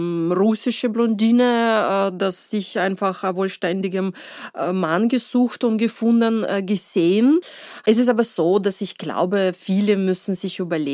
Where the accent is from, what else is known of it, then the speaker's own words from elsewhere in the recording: Austria; now in Germany; Und neben der zwei gegen zwei Deutschen in Deutschland als Österreicherin gewesen.